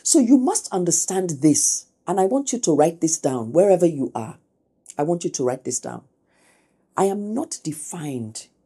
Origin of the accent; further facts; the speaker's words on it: Ijebu-Ode, Ogun, Nigeria; I grew up in Ijebu-Ode. I don't have a university degree.